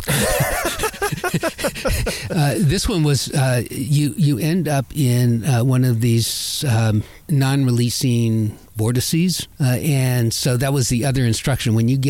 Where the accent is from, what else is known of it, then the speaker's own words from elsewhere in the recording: Virginia, United States; growing up in Virginia, in the Appalachians and in the Shenandoah, there are lots of caves, lots of show caves.